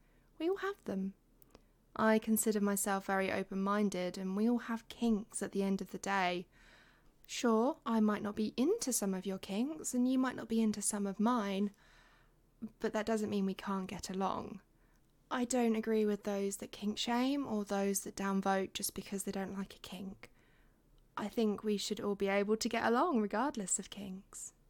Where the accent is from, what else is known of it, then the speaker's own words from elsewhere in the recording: England, United Kingdom; I think I sound really English, but I've had people think I'm from Australia before.